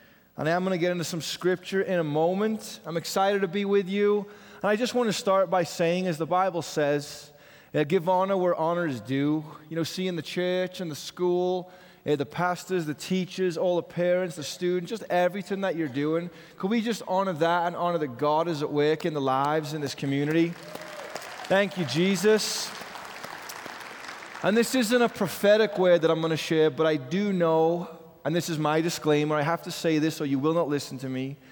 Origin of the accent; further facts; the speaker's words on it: Liverpool, North West England, United Kingdom; I grew up in Liverpool playing this sport that you may have heard of.